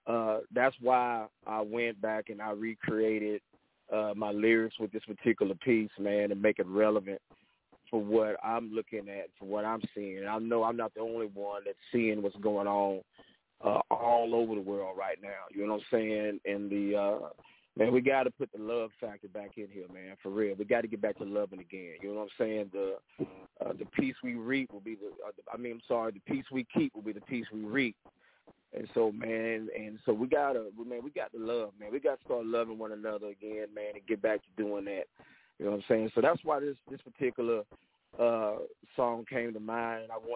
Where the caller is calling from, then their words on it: Angleton, Texas, United States; I'm calling from Angleton, Texas.